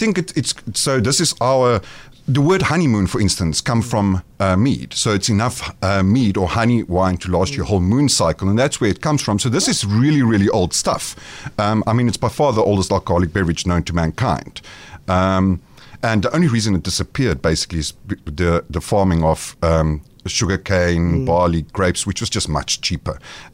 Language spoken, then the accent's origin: English; South Africa; to make it more palatable for our general African population, our being South African. South Africans do tend to have a slightly sweeter palate than, say, the Europeans.